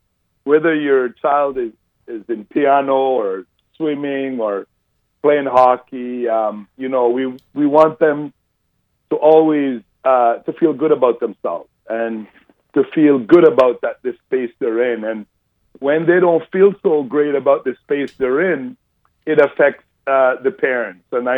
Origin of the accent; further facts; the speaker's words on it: Jamaica; now in Canada; Well, you know, sport defined me while I was growing up in Jamaica.